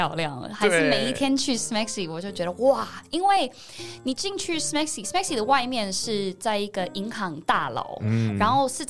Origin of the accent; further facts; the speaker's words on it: Canberra, Australian Capital Territory, Australia; now in Taiwan; 我毕业之后，我想来台湾就是发展一下，因为我来自城市，真的。真的是很小，我来自坎培拉